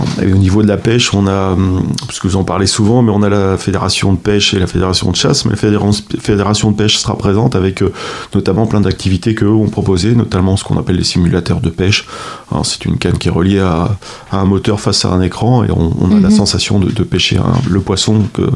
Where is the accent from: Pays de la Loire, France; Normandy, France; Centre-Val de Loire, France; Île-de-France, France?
Normandy, France; Alençon; Alors moi, je suis chevin, je suis né à Alençon